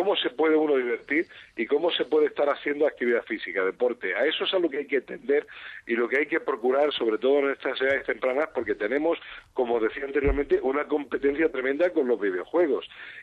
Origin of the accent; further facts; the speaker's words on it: Granada, Andalusia, Spain; now in Madrid, Spain; Yo soy de Granada, aunque yo me siento madrileño, o muy madrileño, y mis hijos son madrileños